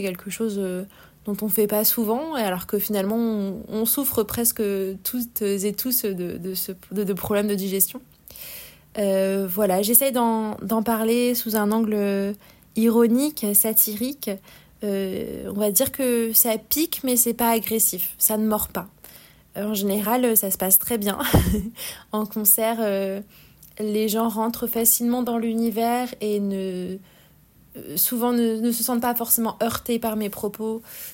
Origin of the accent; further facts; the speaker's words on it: Montoire-sur-le-Loir, Centre-Val de Loire, France; now in Paris, France; je suis originaire du Loir-et-Cher. J'ai grandi du côté de Montoire-sur-le-Loir et j'ai fait mon lycée à Tours. Donc je suis un petit produit de la région centre. Je suis à Paris depuis plus de 10 ans maintenant.